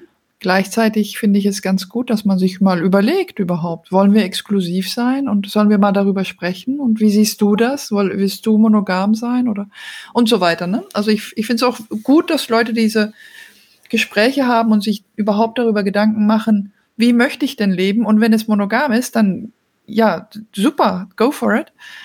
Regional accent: Belgium; also born or lived in Denmark; now in Germany; bin ursprünglich aus Dänemark, aber in Belgien aufgewachsen und jetzt wohne ich derzeit in Deutschland und bin schon länger international unterwegs, bin so aufgewachsen quasi

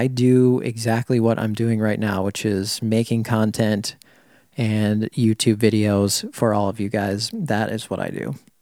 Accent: Minnesota, United States; However, I am from Minnesota, so it is possible, but I don't have the traditional Minnesota, don't you know, all that stuff.

